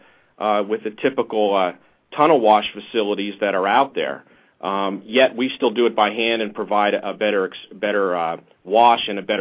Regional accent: State College, Pennsylvania, United States; We're from State College, Pennsylvania, which is the home of Penn State University

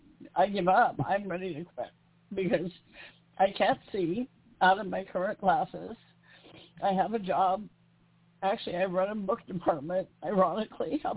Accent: Idaho, United States; so I could get out of this state and go back to my home state of Idaho, where I never had any of these problems.

